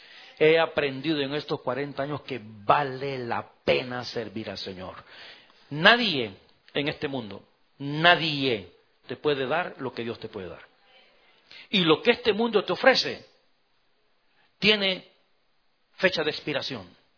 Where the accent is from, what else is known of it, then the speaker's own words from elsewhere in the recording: El Salvador; moved away; Es más, hubo un día allá en mi país que yo hablé con el pastor y le dije, maestro, yo quiero prepararme, yo quiero estudiar. Me permitió ir a la universidad allá en El Salvador